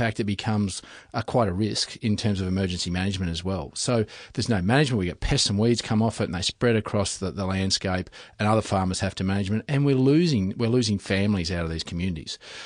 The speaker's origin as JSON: {"language": "English", "region": "Queensland", "country": "Australia", "said": "I'm from Queensland"}